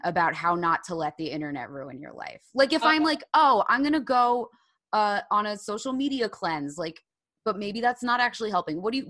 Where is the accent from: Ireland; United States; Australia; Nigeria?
Ireland; I can't find a good therapist. Okay, I think it's because I'm Irish.